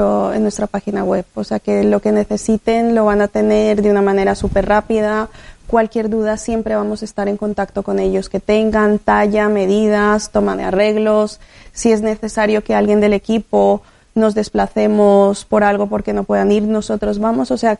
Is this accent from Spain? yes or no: yes; Madrid, Community of Madrid, Spain; born there; Yo soy española, nací aquí en Madrid, pero mi familia es de Colombia, entonces lo latino lo llevo en la sangre.